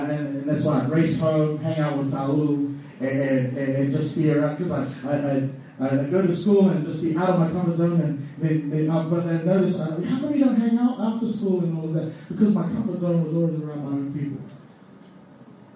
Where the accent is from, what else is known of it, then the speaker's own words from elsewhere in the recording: Auckland, New Zealand; I grew up in Auckland, and I was always around Polynesian people, Pacific Island people